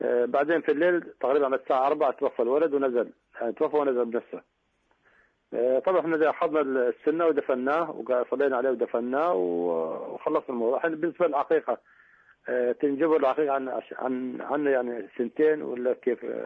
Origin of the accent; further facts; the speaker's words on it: Oman; فإحنا عندنا في عمان يتأخر يعني